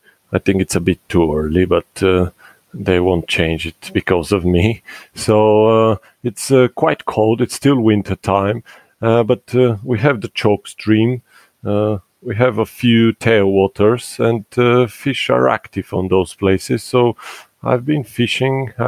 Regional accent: Sofia, Sofia City, Bulgaria; I'm born and I grew up in Sofia, but I was very lucky that my parents are not from Sofia, and they live in different parts of Bulgaria

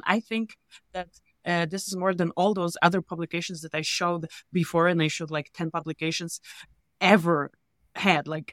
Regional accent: Poland; English is a second language; I come from Poland and we only have like two species of snakes.

